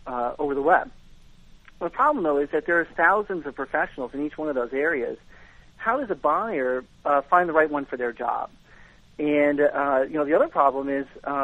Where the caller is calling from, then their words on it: Florida, United States; I'm calling from sunny South Florida.